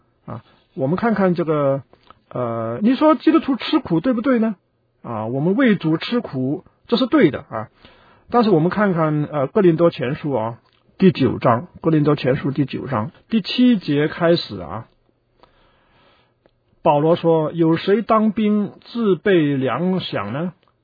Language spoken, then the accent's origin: Chinese; China; 就是我们中国人很注重孝，就孝顺父母